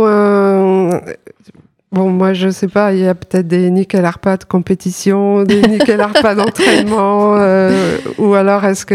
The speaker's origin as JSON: {"language": "French", "town": "Épinal", "region": "Grand Est", "country": "France", "said": "Je crois que c'était à Épinal parce que c'est ma région d'origine"}